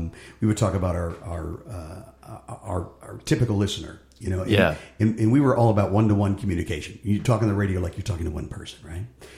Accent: Cleveland, Ohio, United States; And I came from the Cleveland area, which was rock and roll capital of the world, right?

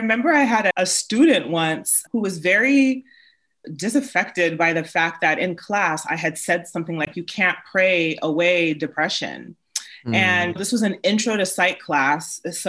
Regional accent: United States; a little bit of context, I'm Nigerian American. And so being Nigerian American often meant you were supposed to grow up and become like a physical doc, a medical doctor or an engineer or lawyer, not a psychologist.

